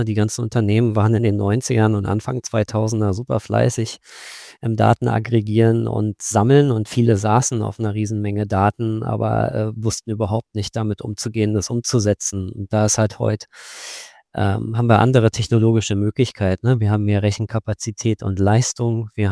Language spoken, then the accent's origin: German; Berlin, Germany; born there; Ich bin Sales Director bei Dynamic Yield, bin gebürtiger Berliner